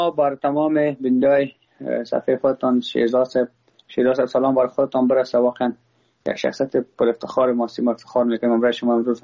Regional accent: Afghanistan

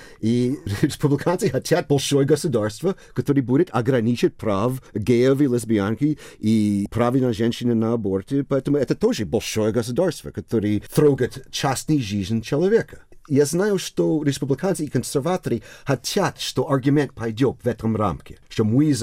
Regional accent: Connecticut, United States; born there; Russian is a second language; Ты не был так широкий в Коннектикуте, где я родился

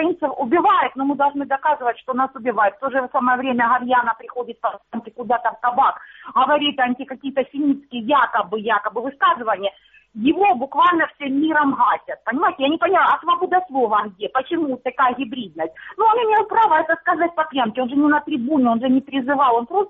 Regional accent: Luhansk Oblast, Ukraine; Добрый вечер, я с Луганщины.

